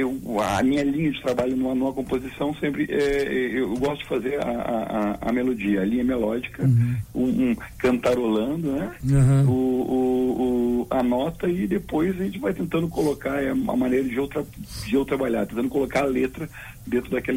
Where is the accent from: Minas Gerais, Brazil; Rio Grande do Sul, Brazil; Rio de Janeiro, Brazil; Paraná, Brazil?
Rio Grande do Sul, Brazil; Santa Maria; Eu, na verdade, sou natural de Santa Maria, né?